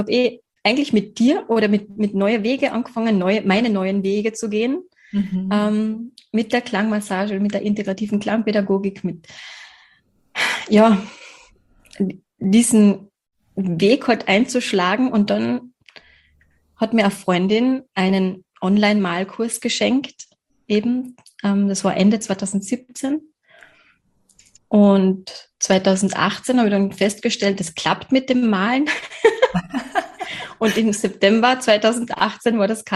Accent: Carinthia, Austria; born there; Bin geboren in Kärnten und ich wohne auch in Kärnten. Hinter mir, irgendwo da hinter mir ist der Wörthersee.

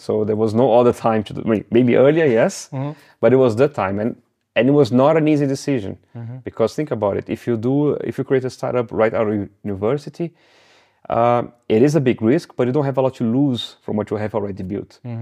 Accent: Brazil; Oh, I'm from Brazil, mm-hmm. and I think from there, from being there, for traveling, it's just something that was close to me, family-wise

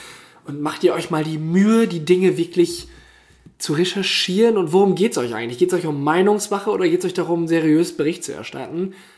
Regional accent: Vechta, Lower Saxony, Germany; Ich komme ja hier aus Vechta, wie du weißt, weil du auch hierher kommst. Ich bin jetzt umgezogen innerhalb von Vechta, habe jetzt hier eine schöne neue Wohnung

